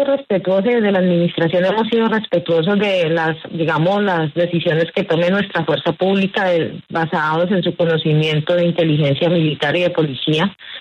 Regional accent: Colombia; lo digo como colombiana

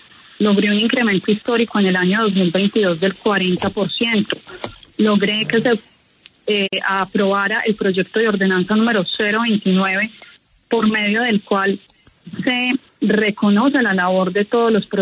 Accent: Neira, Caldas, Colombia; Soy una mujer de Neira Caldas, un municipio del centro sur de nuestro departamento, una mujer que creció en el campo, hija de un campesino

